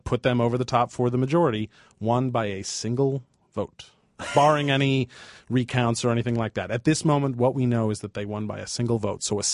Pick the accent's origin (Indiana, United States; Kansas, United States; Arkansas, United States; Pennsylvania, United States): Indiana, United States; Lawrence; In my hometown, which is Lawrence, Indiana, which is sort of part of Indianapolis and sort of not